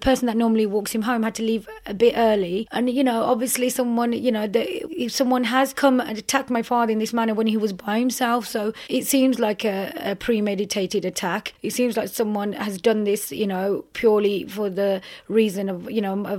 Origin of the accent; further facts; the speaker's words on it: United Kingdom; we're all British and, you know, we're British Muslims born in this Western society and we accept and respect the laws of this land.